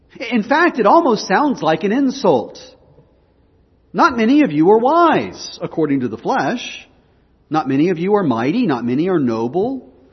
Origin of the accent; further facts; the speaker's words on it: Texas, United States; I'm a Christian because of all things I grew up in Texas. That's why. God loves Texans, right?